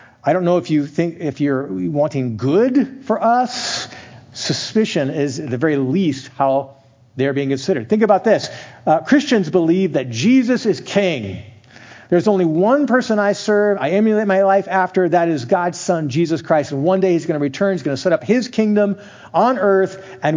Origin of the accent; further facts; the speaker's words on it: California, United States; I grew up here in Amador County.